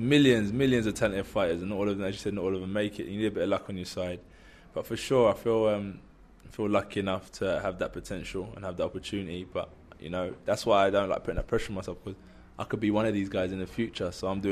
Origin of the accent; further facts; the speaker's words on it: Birmingham, West Midlands, United Kingdom; It's nice to come out of my hometown and get some love, you know.